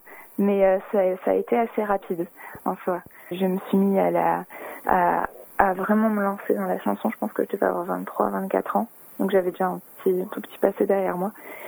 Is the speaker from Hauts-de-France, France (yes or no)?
no; Narbonne, Occitanie, France; Après, j'ai grandi en France, mais j'ai grandi à Narbonne, en fait, dans le sud de la France.